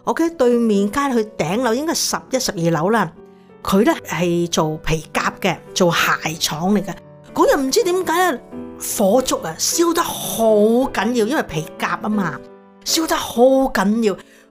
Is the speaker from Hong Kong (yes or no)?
yes; Hong Kong; also born or lived in Toronto, Canada; now in Amsterdam, Netherlands; 我本身是出生在香港的，我的父母有七个细蚊仔，我排行第六。在我中学三年班的时候，感谢主我有机会信了耶稣。到1992年我就移民到多伦多，